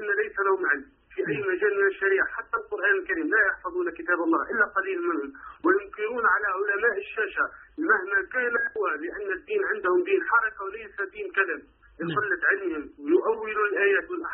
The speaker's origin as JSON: {"language": "Arabic", "country": "Tunisia", "said": "عندنا في تونس جماعة تسمى جماعة الدعوة والتبليغ"}